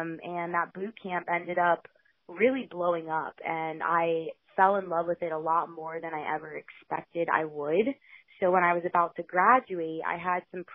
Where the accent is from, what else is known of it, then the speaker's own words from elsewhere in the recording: Pembroke Pines, Florida, United States; also born or lived in Gainesville; I'm originally from Pembroke Pines, Florida, and then came up to Gainesville, Florida, where the University of Florida is, to go to school.